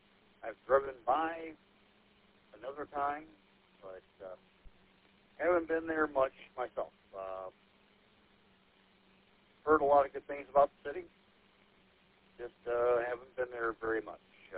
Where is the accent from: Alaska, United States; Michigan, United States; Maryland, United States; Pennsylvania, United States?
Michigan, United States; St. Joseph; Growing up in St. Joe, we were neighboring city to Benton Harbor, and Benton Harbor is just not good.